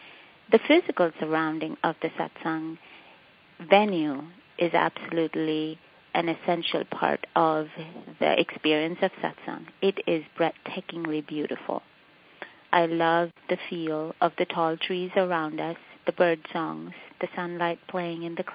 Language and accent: English; India; I grew up in India in a family that practices Hinduism